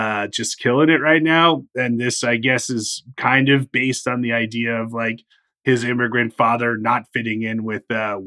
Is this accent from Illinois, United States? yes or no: yes; Illinois, United States; I grew up in Illinois. It was a family, you know.